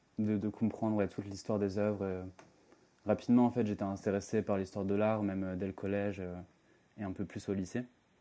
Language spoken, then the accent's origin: French; Rouen, Normandy, France; Non, j'ai grandi en Normandie, à Rouen.